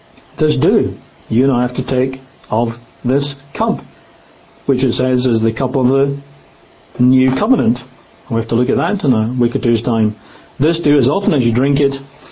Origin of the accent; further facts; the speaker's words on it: Scotland, United Kingdom; I guess when I was growing up in Scotland, so supper was something that happened very late at night before we went to bed.